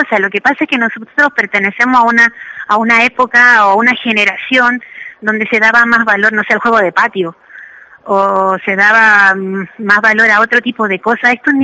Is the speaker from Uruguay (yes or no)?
no; Chile; born there; Dale, de Chile. O sea, nací en Chile, pero me considero ciudadana del mundo.